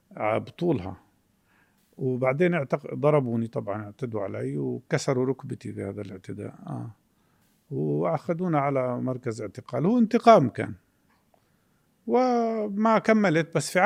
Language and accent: Arabic; Jerusalem, Palestine; born there; مقدسي من حيث الميلاد طبعاً. بس عيلتي بتنحدر من بلد في اسمها دير غساني